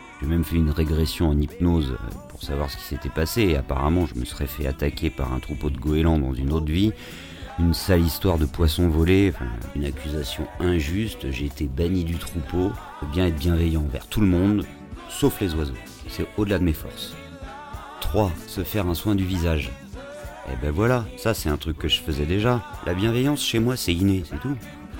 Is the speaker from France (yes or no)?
yes; Paris, Île-de-France, France